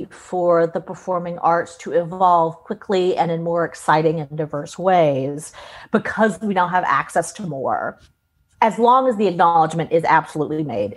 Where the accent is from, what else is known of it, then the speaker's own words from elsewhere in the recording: Deep South, United States; growing up in the Deep South, while I was not surrounded by professional performing arts companies, we just have a phenomenal tradition of storytelling.